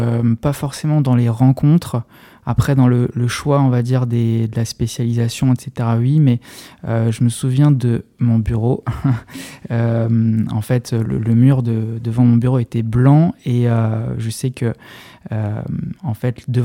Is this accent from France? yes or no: yes; Metz, Grand Est, France; je suis originaire de Metz et j'ai fait mes études à Strasbourg.